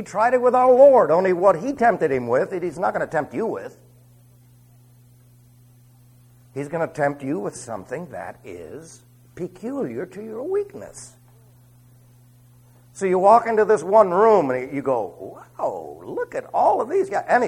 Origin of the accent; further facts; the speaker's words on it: New York City, New York, United States; Look, I was raised in New York City. I have to admit to you that New York City is not, well, it's not a nice place.